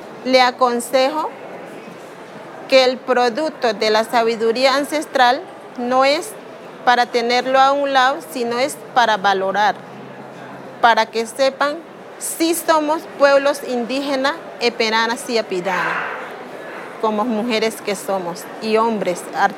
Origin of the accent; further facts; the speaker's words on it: Buenaventura, Valle del Cauca, Colombia; Vengo del Resguardo Indígena Joaquincito, río Naya, municipio de Buenaventura.